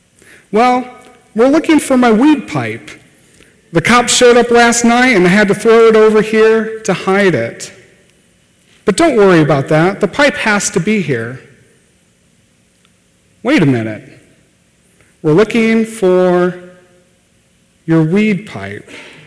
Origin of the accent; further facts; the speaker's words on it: California, United States; I came from California, my other church had a different problem